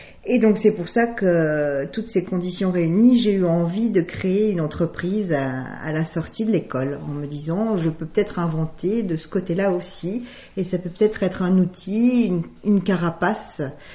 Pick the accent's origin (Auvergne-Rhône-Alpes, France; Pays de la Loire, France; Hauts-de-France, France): Auvergne-Rhône-Alpes, France; Saint-Étienne; Il se trouve que je suis originaire de Saint-Étienne, qui est une ville très industrielle.